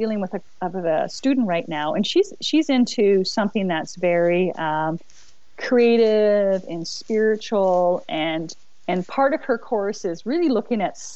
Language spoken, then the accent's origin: English; Alberta, Canada; because I'm from Alberta, right, where we brand the cows.